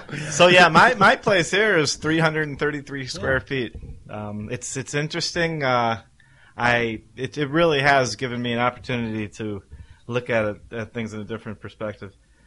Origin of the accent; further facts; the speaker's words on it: Ohio, United States; the trend actually when I grew up in Ohio was all the houses were pretty darn small.